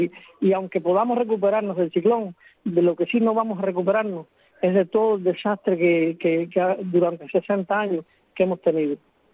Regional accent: San Diego de los Baños, Pinar del Río, Cuba; San Diego, los años, que bueno, como tú sabes, es mi tierra

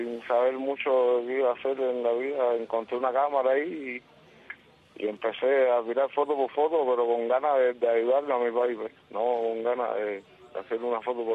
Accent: Cuba; born or raised there

